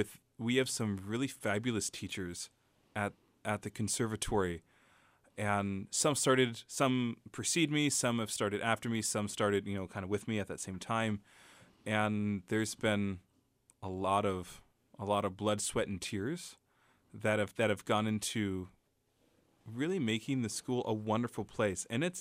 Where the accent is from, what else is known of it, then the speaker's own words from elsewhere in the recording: West Coast, United States; Because we're both originally from the West Coast.